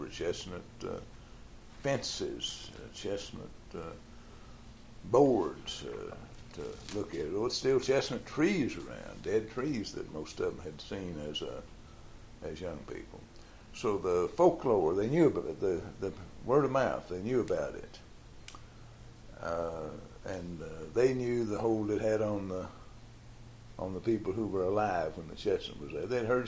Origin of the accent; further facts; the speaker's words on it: Hazard, Kentucky, United States; I was born in Hazard, Kentucky, in the mountains in 1929. And I lived in town